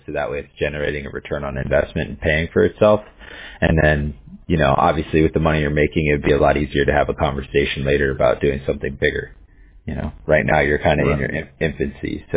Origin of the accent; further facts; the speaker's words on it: Huntington Beach, California, United States; I'm from Huntington Beach, California, so I definitely like Beachy.